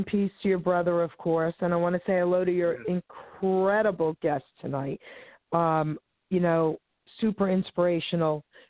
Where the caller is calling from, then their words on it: New Jersey, United States; I'm calling from New Jersey, sweetie.